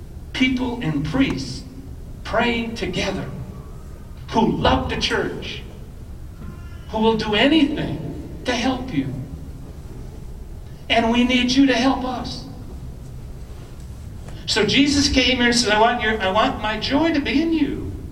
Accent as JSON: {"language": "English", "region": "Midwest", "country": "United States", "said": "And I come from the Midwest."}